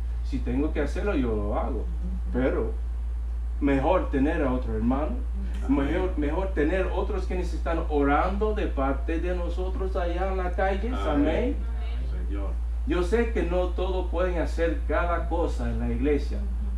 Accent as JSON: {"language": "Spanish", "town": "Long Island", "region": "New York", "country": "United States", "tie": "born there", "second_language": "Spanish", "said": "yo nací aquí en los Estados Unidos, en Long Island, Nueva York, de cerca de la ciudad. Y hermanos, mi familia no son hispanos, no hablan, no de habla español, pero Dios me ha dado ese don de hablar parcialmente en el español."}